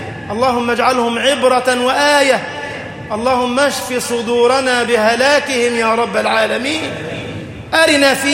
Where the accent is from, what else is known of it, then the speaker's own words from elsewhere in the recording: Egypt; اجعل بلدنا مصر أمنا أمانا، سخاء رخاء.